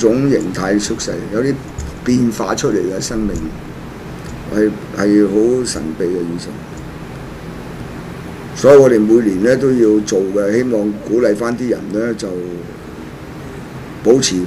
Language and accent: Cantonese; China; 我哋係中國人